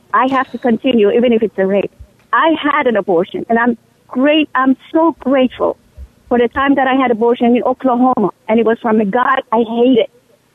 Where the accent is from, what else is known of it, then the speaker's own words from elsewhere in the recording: Iran; now in United States; I'm originally from Iran